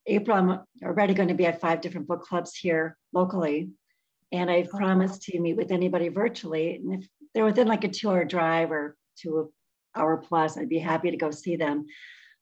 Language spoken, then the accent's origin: English; Hayward, Wisconsin, United States; And so I grew up in Hayward, Wisconsin. So we had the Namekagon River right there.